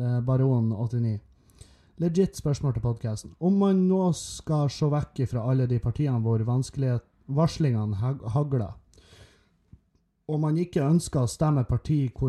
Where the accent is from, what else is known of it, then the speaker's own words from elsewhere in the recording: Meløy, Nordland, Norway; Det mange av revyfolkene i Meløy, for eksempel, der jeg kommer ifra